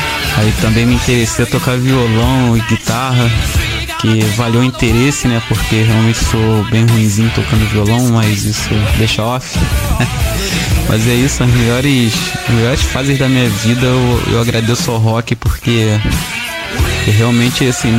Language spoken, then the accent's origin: Portuguese; Nova Iguaçu, Rio de Janeiro, Brazil; eu sou de Nova Iguaçu.